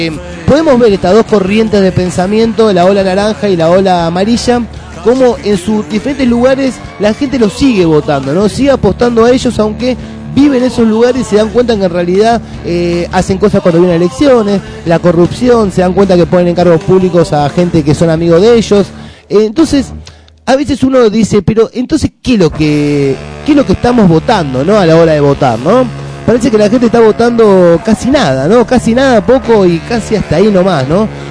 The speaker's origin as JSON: {"language": "Spanish", "country": "Argentina", "said": "A los 40 y pico millones de argentinos que somos"}